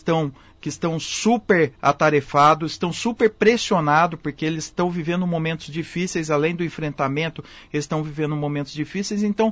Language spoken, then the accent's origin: Portuguese; Campinas, São Paulo, Brazil; Eu venho da periferia, né? Eu sou nascido em Campinas, eu venho da região do Ouro Verde